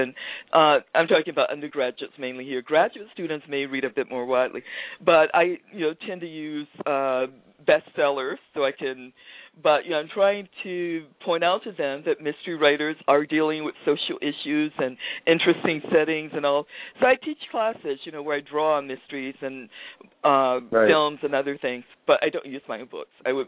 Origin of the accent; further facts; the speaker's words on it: Danville, Virginia, United States; I actually started out writing nonfiction after finishing my dissertation about my hometown, Danville, Virginia, in the early 20th century.